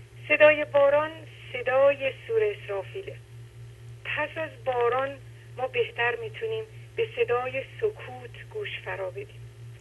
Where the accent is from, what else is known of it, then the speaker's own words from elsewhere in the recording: Shiraz, Fars, Iran; من شیرازی هستم، خدمتتون زنگ میزنم.